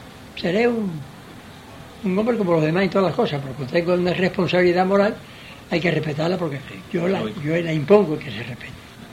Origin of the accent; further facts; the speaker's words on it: Camagüey, Cuba; Yo soy camagüeyano, me fui a Camagüey